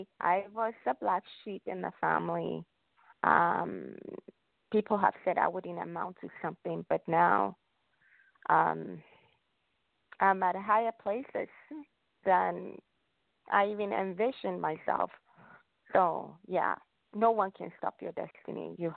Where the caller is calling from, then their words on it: Illinois, United States; Illinois.